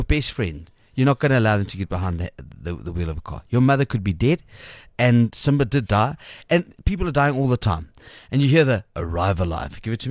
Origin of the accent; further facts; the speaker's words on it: Johannesburg, Gauteng, South Africa; I said, I'm from Johannesburg.